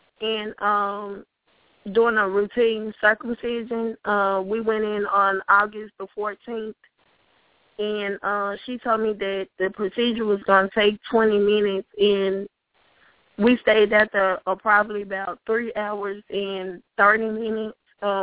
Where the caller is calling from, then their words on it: Memphis, Tennessee, United States; I'm calling from Memphis, Tennessee